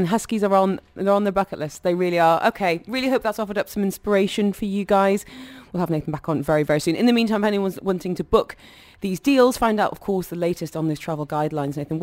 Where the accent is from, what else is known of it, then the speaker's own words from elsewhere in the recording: United Kingdom; got me as a Brit in the studio.